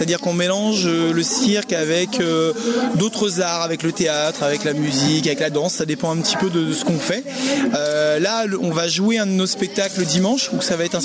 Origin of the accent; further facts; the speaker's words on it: Dieppe, Normandy, France; On vient de Dieppe.